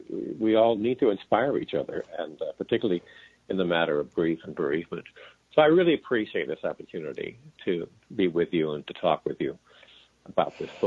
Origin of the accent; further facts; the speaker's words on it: Cincinnati, Ohio, United States; also born or lived in Israel; is because our family is from Israel. I was born there, and my parents and my grandfathers. But I grew up in Cincinnati, Ohio.